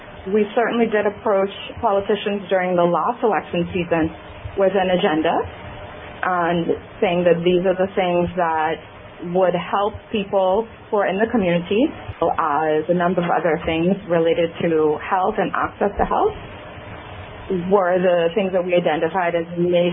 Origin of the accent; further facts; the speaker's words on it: Bahamas; I am originally from the Bahamas, yeah.